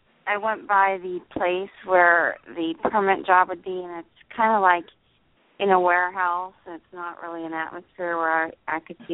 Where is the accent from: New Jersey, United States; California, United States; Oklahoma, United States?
New Jersey, United States; I'm from New Jersey.